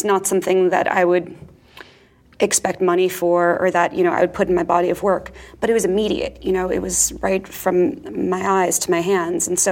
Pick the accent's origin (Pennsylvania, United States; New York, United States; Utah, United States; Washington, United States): New York, United States; Far Rockaway; also born or lived in Long Island; I grew up in Far Rockaway and then later in Long Island. When I was living in Long Island, it was just, you know, boring suburb. I would sneak into the city from the time that I was 14.